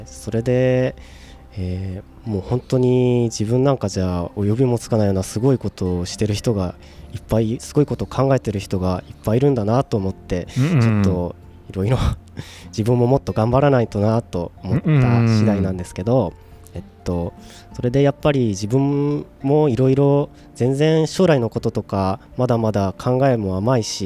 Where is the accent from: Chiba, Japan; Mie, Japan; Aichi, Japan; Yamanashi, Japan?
Aichi, Japan; Nagoya; まあ、名古屋って感じはなく普通に緑も多いような感じで育ってきたので